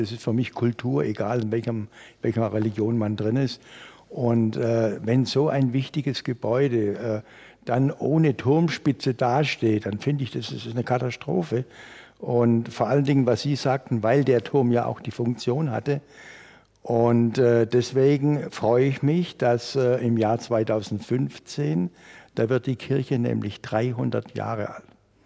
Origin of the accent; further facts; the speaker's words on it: Berlin, Germany; Jetzt gibt es ja keine West- und keine Ost-Berliner mehr. Jetzt sind wir alle Berliner.